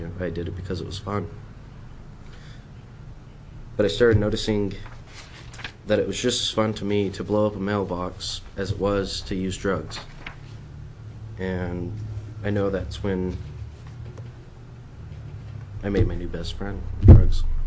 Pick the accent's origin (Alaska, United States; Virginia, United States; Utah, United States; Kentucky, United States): Utah, United States; Salt Lake City; born there; now in Petersburg, United States; I'm 17 years old, and I was born in Salt Lake City, Utah. I now live in Petersburg.